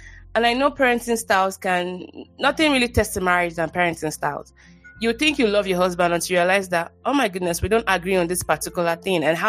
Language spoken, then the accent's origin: English; Nigeria; Like, you know, as a Nigerian mom, you're like, please don't go embarrass your family in school.